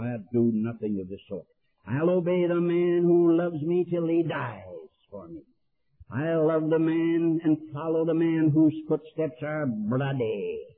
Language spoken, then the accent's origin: English; United States; I'm not ashamed to stand up and say, I'm an American.